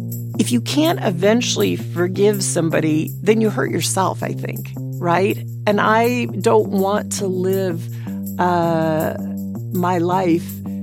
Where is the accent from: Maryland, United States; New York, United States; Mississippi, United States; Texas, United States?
Texas, United States; Dallas; I grew up in Dallas, Texas.